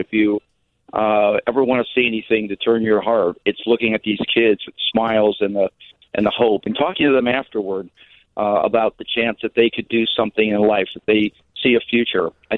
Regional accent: Chicago, Illinois, United States; now in New Jersey, United States; I live in New Jersey since I took work out here, but I grew up in Chicago and coming in later in the week, and I have some extended family.

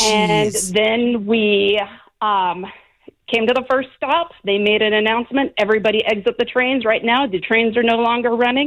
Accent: Wyoming, United States; now in New York City, United States; And I'm from Wyoming. So this was like, I moved from New York City, from Wyoming to New York City.

